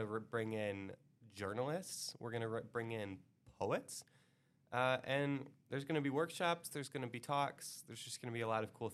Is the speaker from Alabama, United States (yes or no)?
yes; Alabama, United States; I grew up in Alabama.